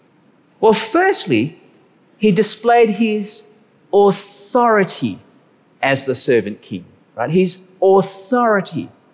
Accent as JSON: {"language": "English", "region": "Malacca", "country": "Malaysia", "tie": "born or raised there", "said": "I grew up in Malaysia especially, and in a particular town called Malacca."}